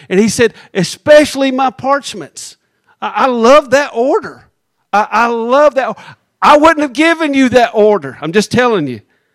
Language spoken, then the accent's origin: English; Anderson, South Carolina, United States; I grew up in Anderson, South Carolina, and I remember seeing on the square, the town square